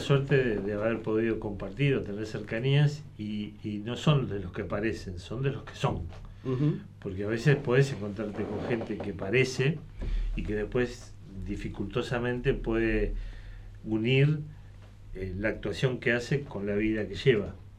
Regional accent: Buenos Aires, Argentina; now in Patagonia, Argentina; porque soy porteño para los que no saben

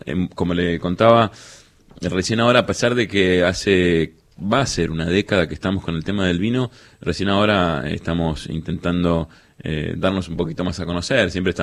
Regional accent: Buenos Aires, Argentina; born there; Nací en Parque Patricio, en la maternidad Sardá.

